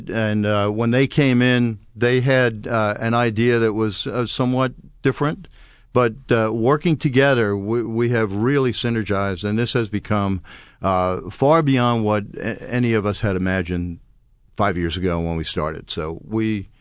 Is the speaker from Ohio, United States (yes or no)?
no; Brooklyn, New York, United States; You know, I think the biggest thing growing up in Brooklyn was television at the time.